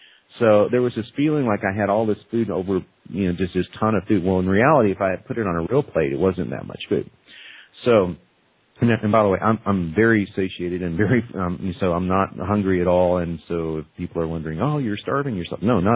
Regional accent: Dallas, Texas, United States; born there; It's funny because I was born in Dallas and a big Cowboy fan.

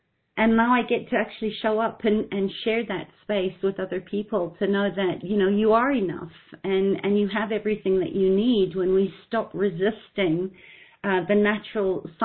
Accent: Zimbabwe; we actually came from Zimbabwe. I was born in Zimbabwe

